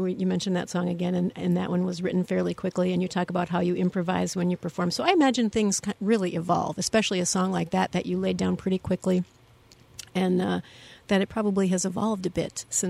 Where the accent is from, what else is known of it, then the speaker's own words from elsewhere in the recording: Minnesota, United States; I'm Minnesotan. Compliments just throw me right off.